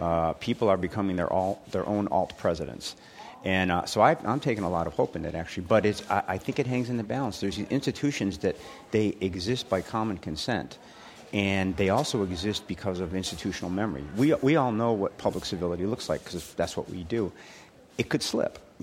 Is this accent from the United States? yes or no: yes; Chicago, Illinois, United States; Yeah, I grew up in Chicago, and I guess it's vaguely working class environment.